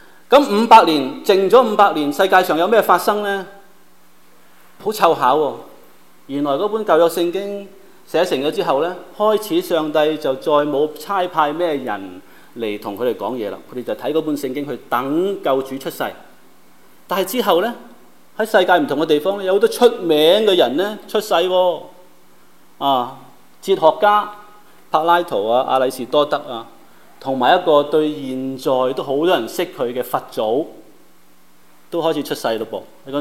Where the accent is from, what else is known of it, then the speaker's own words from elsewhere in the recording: China; 这件是世界性的事，是跟我们中国人有关系的，所以我们重温一点中国人的历史